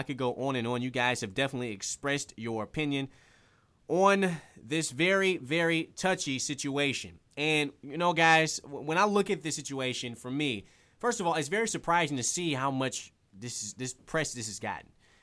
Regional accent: Detroit, Michigan, United States; growing up where I grew up in Detroit, in the inner city, and a lot of my friends are African American

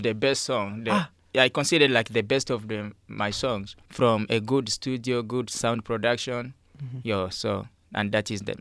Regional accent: DR Congo; now in Spokane, United States; Originally, I came from DRC, Democratic Republic of the Congo.

